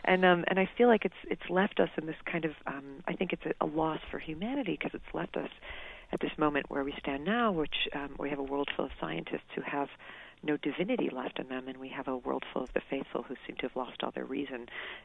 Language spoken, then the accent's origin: English; Connecticut, United States; I grew up in Connecticut, but it was a big deal for us in Connecticut to have a pine farm.